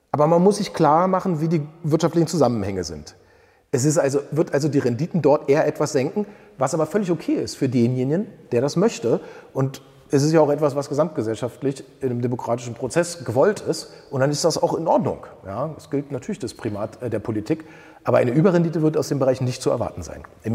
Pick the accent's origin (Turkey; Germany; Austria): Germany; Ja, also für mein Heimatland Deutschland ist ja so, das Bruttoinlandsprodukt hat sich verdreifacht.